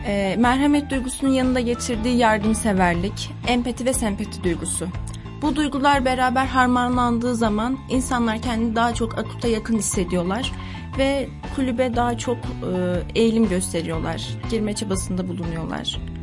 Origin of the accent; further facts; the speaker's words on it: Ardahan, Ardahan Province, Turkey; Ardahan'da doğdum, büyüdüm. Bu şehirde 2. yılım.